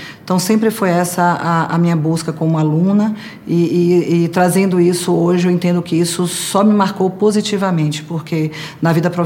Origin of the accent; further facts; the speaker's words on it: Salvador, Bahia, Brazil; now in São Paulo, Brazil; sou de Salvador, sou baiana, estou aqui há 6 anos em São Paulo.